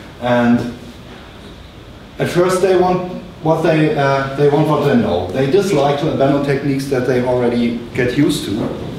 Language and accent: English; Berlin, Germany; English is a second language; I'm from Berlin